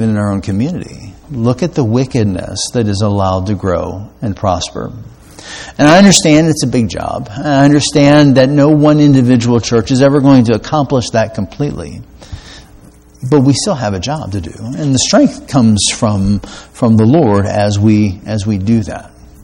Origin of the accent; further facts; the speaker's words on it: United States; In growing up in America, for the most part, none of us had too much oppression for being Christians.